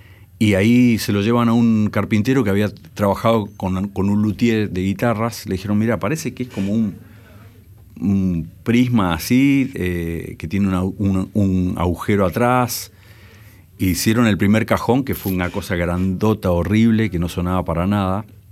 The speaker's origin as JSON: {"language": "Spanish", "town": "Godoy Cruz", "region": "Mendoza", "country": "Argentina", "tie": "born or raised there", "also_born_or_lived": "San Rafael", "said": "Nací en San Rafael, pero muy temprana edad viví en Godoy Cruz, en Villa Hipódromo, por esa zona."}